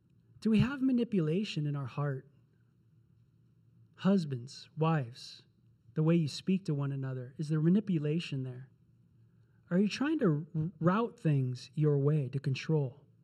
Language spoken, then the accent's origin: English; North Hollywood, California, United States; hey, guys, by the way, I'm from North Hollywood.